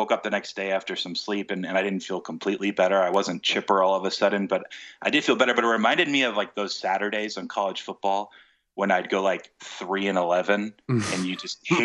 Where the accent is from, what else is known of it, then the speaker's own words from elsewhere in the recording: United States; especially because I am American